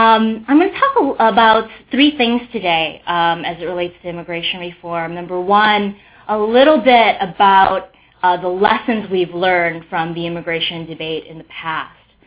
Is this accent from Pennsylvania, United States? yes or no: no; Wisconsin, United States; And I was born in Brooklyn, New York, but grew up in much of my life in small town, little white cow town, Wisconsin